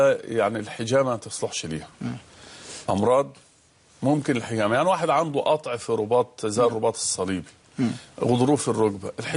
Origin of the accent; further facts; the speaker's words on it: Egypt; عشان لما نرجع إلى بلادنا مصر